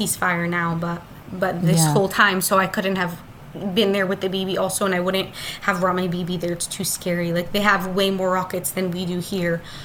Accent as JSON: {"language": "English", "region": "Southern District", "country": "Israel", "said": "I come from Otef Gaza. My parents live 4 kilometers from Gaza. So I'm used to having 7 seconds to run to a shelter."}